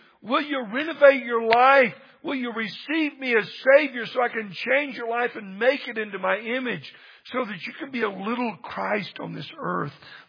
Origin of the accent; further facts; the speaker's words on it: Texas, United States; I grew up in Texas and I came here and somebody said, you got to go to Great Falls.